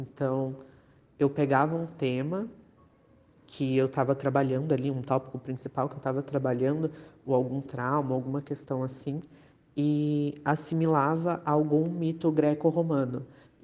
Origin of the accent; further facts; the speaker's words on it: São José dos Campos, São Paulo, Brazil; also born or lived in Taubaté; eu tenho 21 anos, eu sou de Taubaté, mas eu cresci em São José.